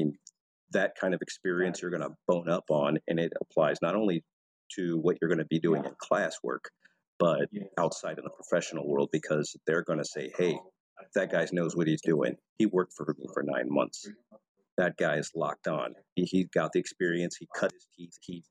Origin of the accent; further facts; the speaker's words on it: Texas, United States; Right now I'm kind of doing a few little volunteer projects in my hometown with Veterans Committee here, and I'm always active in tapping into their outreach. Like I get emails from the Texas state here